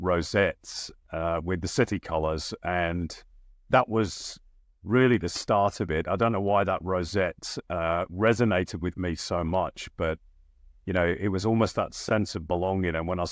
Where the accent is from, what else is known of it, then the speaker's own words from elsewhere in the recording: Manchester, North West England, United Kingdom; I'm from Manchester